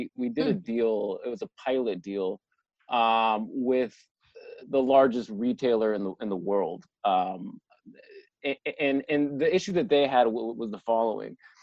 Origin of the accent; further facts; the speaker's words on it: United States; being American and spending most of your time in the U.S.